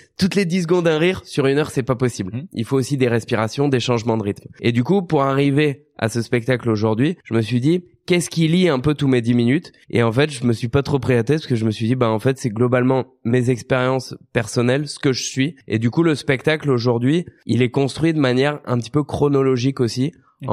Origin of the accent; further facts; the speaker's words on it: Hauts-de-France, France; C'est vrai que moi, à la base, je suis du Nord.